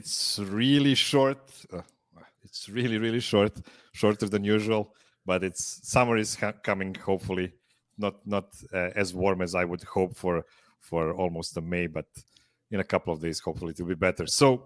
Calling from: Pančevo, Vojvodina, Serbia; I'm calling from Pančevo, Serbia.

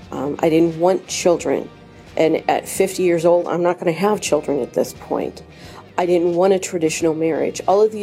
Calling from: Centralia, Missouri, United States; I'm from Centralia, Missouri.

